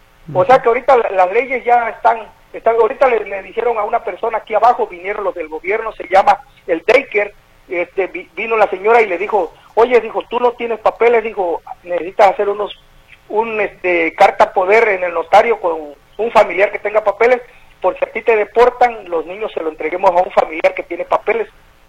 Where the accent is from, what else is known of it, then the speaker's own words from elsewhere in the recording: Huixtla, Chiapas, Mexico; now in United States; Yo soy del estado de Chiapas, por Huixla, Chiapas. Yo me vine como en el 2001, y pues yo aquí vine, me casé, pues, pero con una, pues, también de México